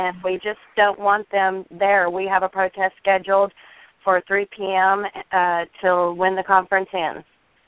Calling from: Garland, Texas, United States; Yeah, I'm from Garland, Texas

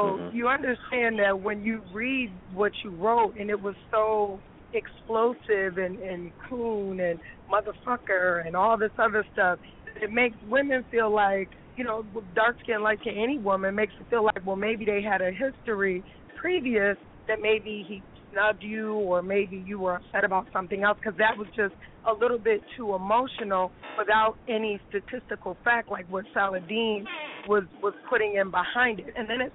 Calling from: Chicago, Illinois, United States; also born or lived in 716; I'm actually calling from Chicago right now, but I used to live in the 716.

